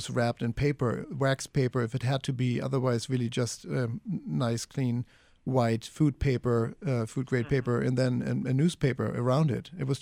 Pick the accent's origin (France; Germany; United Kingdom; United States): Germany; that picture of me growing up in Germany